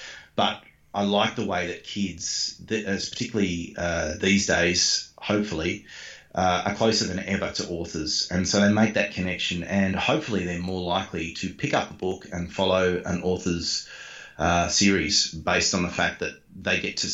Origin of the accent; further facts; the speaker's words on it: Hobart, Tasmania, Australia; Certainly in growing up in Hobart, I never met a single author.